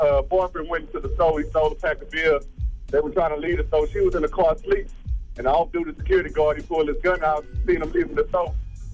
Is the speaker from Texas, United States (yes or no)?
yes; Port Arthur, Texas, United States; There was a young woman that got shot killed in my hometown of Port Arthur, home of … home of Steven Jackson.